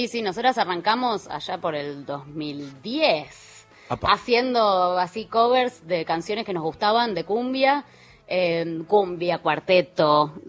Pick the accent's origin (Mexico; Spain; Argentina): Argentina; Buenos Aires; yo soy de acá, de Capital Federal.